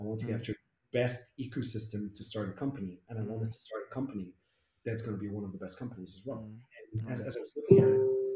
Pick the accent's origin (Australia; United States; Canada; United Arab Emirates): United Arab Emirates; Abu Dhabi; I grew up in Abu Dhabi in the UAE.